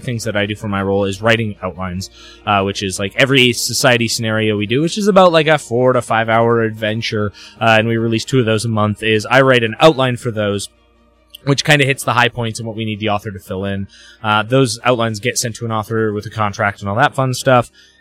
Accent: Winnipeg, Manitoba, Canada; I am a Canadian. I live in Winnipeg, Manitoba, have all my life

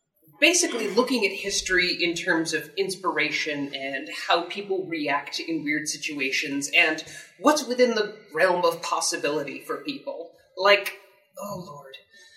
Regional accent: Scotland, United Kingdom; It's because I'm Scottish, isn't it?

